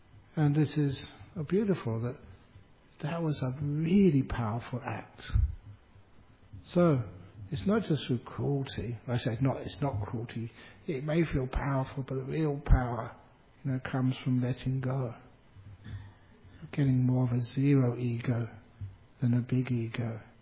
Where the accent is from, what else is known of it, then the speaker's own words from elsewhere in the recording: Australia; And I replied, "Oh, I am from Australia."